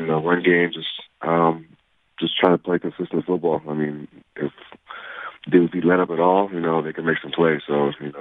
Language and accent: English; Jamaica